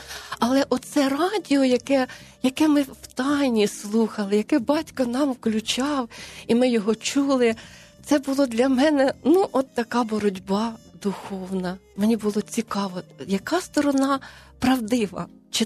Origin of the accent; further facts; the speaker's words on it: Orlovets, Cherkasy Oblast, Ukraine; now in Kyiv, Ukraine; Живу я в Києві. Родом я з Черкащини, з мальовничого села Орловець на Городищині.